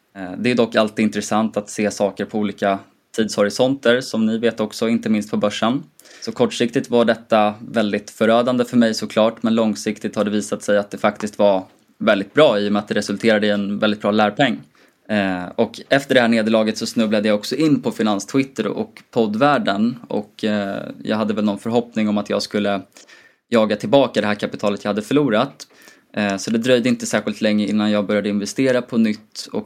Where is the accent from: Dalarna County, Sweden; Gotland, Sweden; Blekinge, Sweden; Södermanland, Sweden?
Gotland, Sweden; jag är 26 år gammal, jag kommer från Gotland